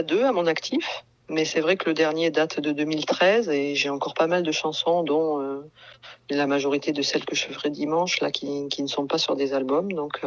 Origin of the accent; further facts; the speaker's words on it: Terrasson, Nouvelle-Aquitaine, France; Moi j'ai grandi à Terrasson, j'étais à l'école à Terrasson, au collège à Terrasson, j'ai été à l'école de musique aussi de Terrasson